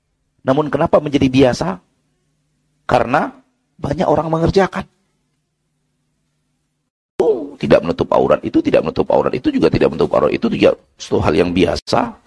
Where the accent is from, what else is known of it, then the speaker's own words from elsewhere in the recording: Sumatra, Indonesia; Dalam bahasa kami orang Sumatera, lumpang. Nggak tahu bahasa sini apa.